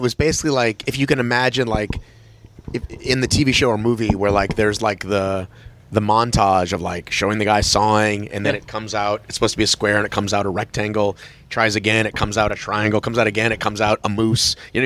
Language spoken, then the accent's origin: English; Boston, Massachusetts, United States; So I know those towns because I am from Boston